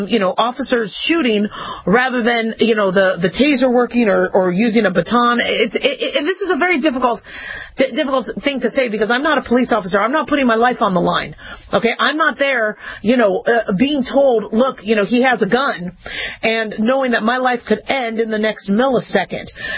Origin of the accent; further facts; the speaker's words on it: Phoenix, Arizona, United States; also born or lived in Las Vegas, United States; so I grew up in Las Vegas and I grew up in Phoenix, Arizona. And we moved back and forth a lot as a kid.